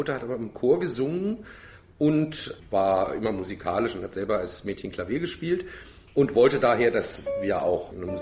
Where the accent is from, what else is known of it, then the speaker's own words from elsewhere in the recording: Berlin, Germany; also beide aus einer Berliner Familie, sind nach dem Krieg nach Erlangen verschlagen worden und waren froh, wieder zurückzukommen. Und deshalb sind wir auch in Berlin groß geworden dann.